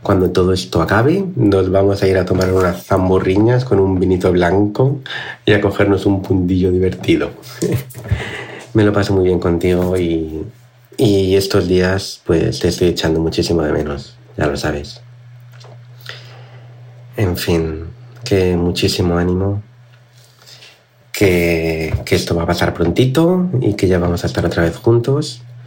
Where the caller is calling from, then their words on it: Canary Islands, Spain; Hola Cristina … de Tenerife.